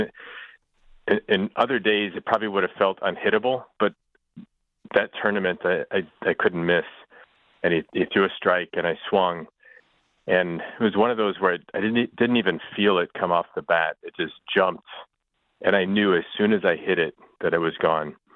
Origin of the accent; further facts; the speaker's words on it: Joliet, Illinois, United States; I grew up in Joliet, which is a very Catholic town, as a non-Catholic. And then I become Catholic, and I end up in the middle of Mississippi, which was 2% Catholic.